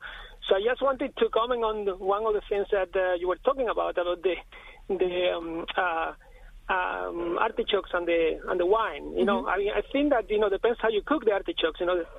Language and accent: English; Tudela, Navarre, Spain; English is a second language; I'm from Spain. I'm from the north of Spain. And actually, in this small town, Tudela, which is in Navarra, which is famous for all the, precisely for these veggies, you know.